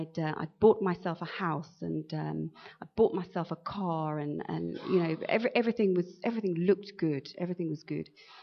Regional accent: England, United Kingdom; moved away as an adult; I was brought up in England for the first, well, I lived in England for the first 41 years of my life

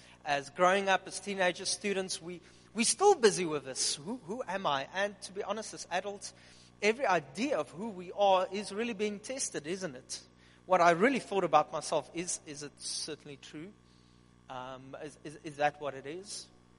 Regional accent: Upington, Northern Cape, South Africa; I'm from Upington. Let me tell you, don't romanticize it.

